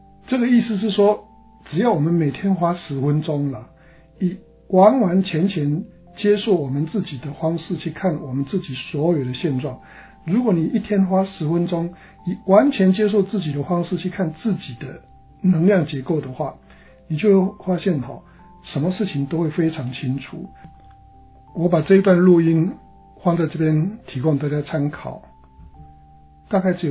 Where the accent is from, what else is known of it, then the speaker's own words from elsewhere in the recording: China; 就好像我们中国人在写文章，我们会谈起承转合